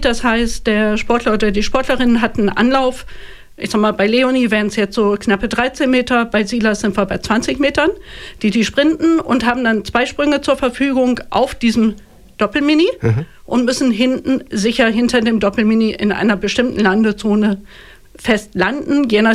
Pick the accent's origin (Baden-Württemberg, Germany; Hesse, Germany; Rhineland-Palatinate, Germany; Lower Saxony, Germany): Lower Saxony, Germany; Melle; Nee, ich komme ursprünglich aus Melle